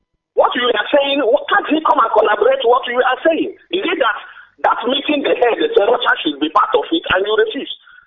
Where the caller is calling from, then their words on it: Ghana; I'm calling from Ghana.